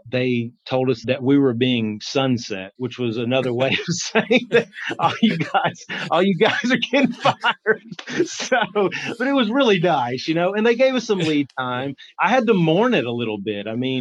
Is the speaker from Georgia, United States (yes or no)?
yes; Rome, Georgia, United States; born there; also born or lived in California; I was born in Rome, Georgia.